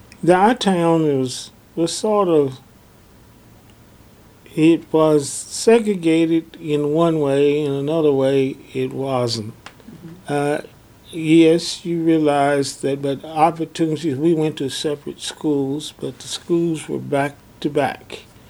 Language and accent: English; Stamford, Kentucky, United States; born there; I was born in Lincoln County in the town of Stamford, Kentucky, February the 27th, 1929.